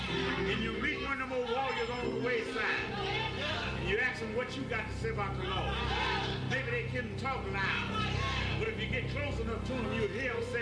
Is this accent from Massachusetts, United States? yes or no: no; Mississippi, United States; born there; I was born twice in Mississippi.